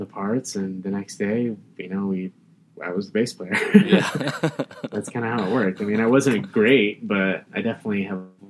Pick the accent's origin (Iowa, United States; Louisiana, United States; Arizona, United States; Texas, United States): Arizona, United States; Phoenix; I think that was like one of our hometown venues, even though we're from Phoenix